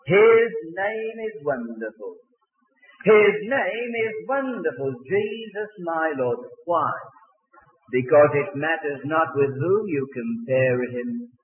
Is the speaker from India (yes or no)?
no; England, United Kingdom; because my wife tells me I no longer have an accent, and so I ought to tell you that I'm British and I come from England